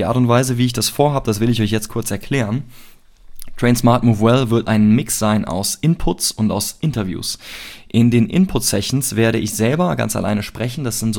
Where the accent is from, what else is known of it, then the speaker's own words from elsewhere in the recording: Cologne, North Rhine-Westphalia, Germany; ich komme aus Köln.